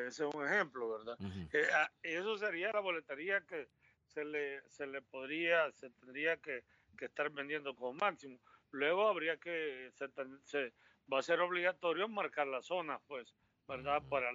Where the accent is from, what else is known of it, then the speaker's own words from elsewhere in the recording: Lima, Peru; No es que llegue yo como limeño y solo por ser limeño quiero un préstamo